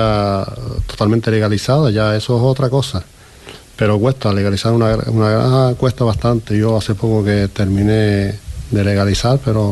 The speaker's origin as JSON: {"language": "Spanish", "region": "Canary Islands", "country": "Spain", "said": "No es como nosotros, no es como los canarios o los españoles."}